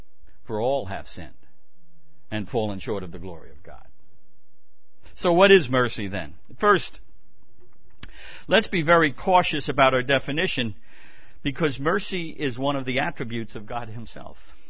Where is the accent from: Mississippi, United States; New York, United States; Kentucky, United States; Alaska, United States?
New York, United States; Brooklyn; born there; Well, I was born in Brooklyn.